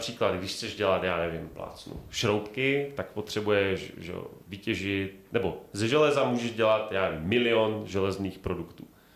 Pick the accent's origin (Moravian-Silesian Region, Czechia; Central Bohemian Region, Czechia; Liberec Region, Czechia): Moravian-Silesian Region, Czechia; A přesně je to, že ještě jak pocházím z Ostravska, tak prostě mít krajinku, na horizontu, kterou rozbíjejí komíny, je prostě nejnádhernější pohled.